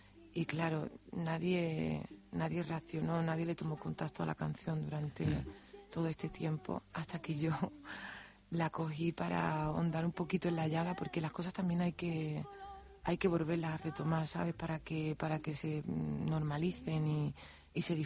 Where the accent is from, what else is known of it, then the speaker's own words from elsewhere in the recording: Andalusia, Spain; yo soy de Andalucía, como tú te puedes dar cuenta.